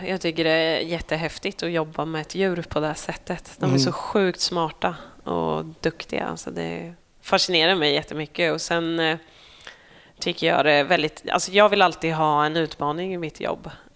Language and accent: Swedish; Norsholm, Östergötland, Sweden; Ja, det är jag uppvuxen i, eller uppväxt heter det kanske, i en jätteliten ort som heter Norsholm, som ligger ute med Göta kanal.